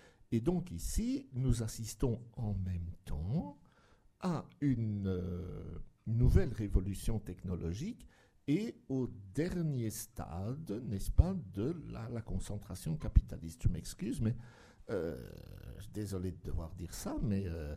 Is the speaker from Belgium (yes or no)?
yes; Belgium; moi je viens de Belgique, chez nous c'est très, très fort